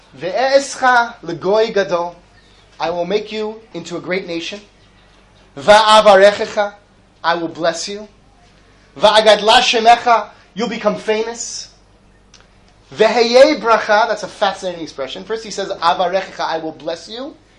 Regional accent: New Jersey, United States; I know I grew up in New Jersey. If I go back to the town I grew up in, even though I moved out of that town probably close to 30 years ago

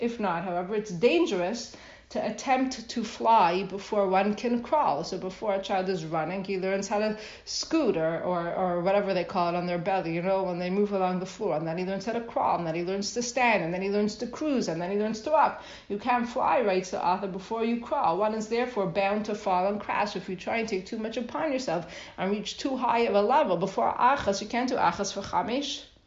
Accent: Toronto, Ontario, Canada; I grew up in Toronto with Avner B'nai Torah

